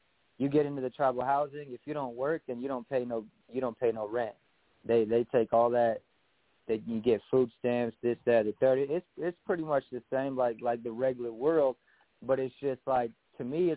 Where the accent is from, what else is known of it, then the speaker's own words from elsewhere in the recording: California, United States; born there; I was born in California, and where I came from, you know, it was just violent, you know, gang members, different cities